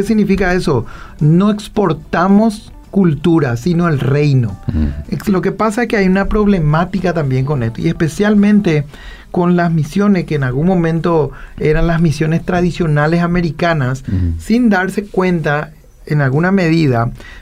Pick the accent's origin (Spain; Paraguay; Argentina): Paraguay; Nosotros como paraguayos, por ser creyentes